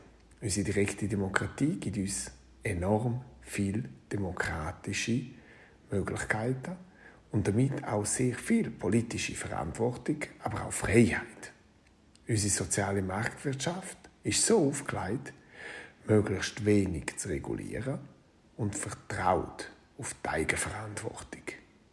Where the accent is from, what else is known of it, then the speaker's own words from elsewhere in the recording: Switzerland; first language Romansh; German is a second language; Wir Rätoromaninnen und Rätoromaner sind zwar nicht mehr viel, aber wir haben dank unserer Erfahrung als Minderheit von den Minderheiten eine vermutlich einmalige Sensibilität